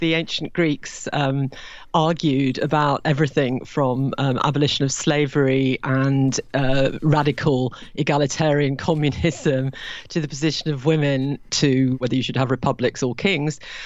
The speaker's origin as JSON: {"language": "English", "town": "Nottingham", "region": "East Midlands", "country": "United Kingdom", "tie": "born or raised there", "said": "When I was brought up in Nottingham, I would have definitely have said classics and class. I got given elocution lessons because I was a grammar school girl. And, of course, I've ended up saying classics and class."}